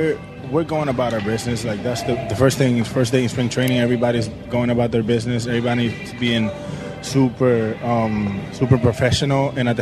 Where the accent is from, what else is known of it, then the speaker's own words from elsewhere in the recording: Dominican Republic; I grew up down in the Dominican Republic, and I played baseball, little leagues and all that stuff.